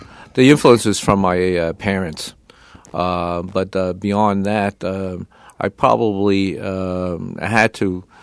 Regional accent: Queens, New York, United States; I'm an ABC from NYC. So I was born here in Queens, and for the better part of my life, I've always lived here.

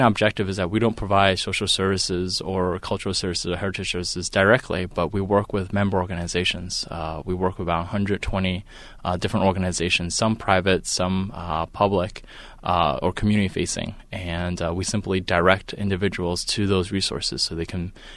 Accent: New York City, New York, United States; I grew up in the Bronx, and my parents were among the first generation of Chinese to come to America.

